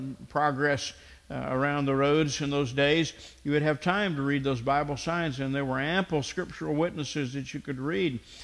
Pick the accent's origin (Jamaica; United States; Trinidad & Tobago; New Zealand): United States; the South; I had the experience, the luxury of growing up in the South most of my days